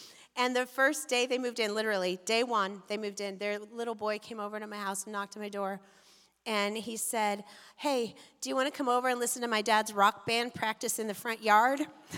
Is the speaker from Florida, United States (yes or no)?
no; Bend, Oregon, United States; I'm from Bend. I don't know what to make fun of in Portland.